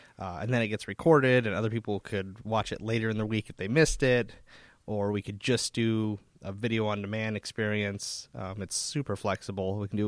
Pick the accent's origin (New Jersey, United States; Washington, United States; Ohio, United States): Washington, United States; Snoqualmie; I grew up here in Snoqualmie, North Bend, my whole life.